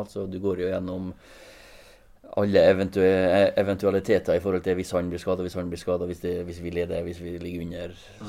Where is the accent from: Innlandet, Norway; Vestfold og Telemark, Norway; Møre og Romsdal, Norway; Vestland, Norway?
Møre og Romsdal, Norway; når jeg vokste opp i Klausenenga